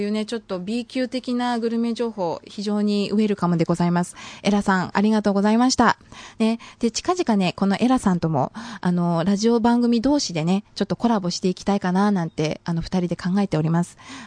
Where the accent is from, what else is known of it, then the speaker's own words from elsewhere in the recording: Shizuoka, Japan; 私もね、静岡出身なのに知らなくって。